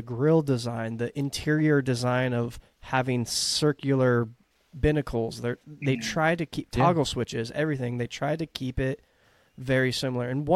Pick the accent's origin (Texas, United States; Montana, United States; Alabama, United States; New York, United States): Texas, United States; Obviously, as a kid, I wanted a classic Mini, but growing up in Texas, we just said there's giant SUVs.